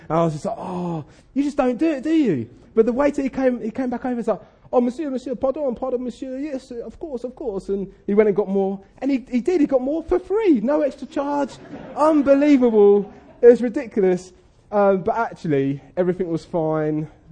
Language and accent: English; Chichester, South East England, United Kingdom; I'm from Chichester site, and it's good to be here with you.